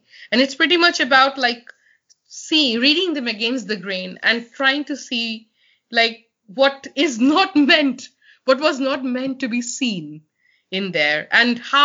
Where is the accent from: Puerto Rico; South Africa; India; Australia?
India; I come from India.